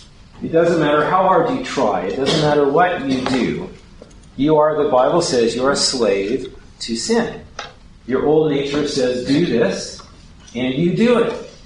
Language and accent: English; Wyoming, United States; And immediately, that's a big deal, because that's where I was born. I am Wyoming native. That's my home.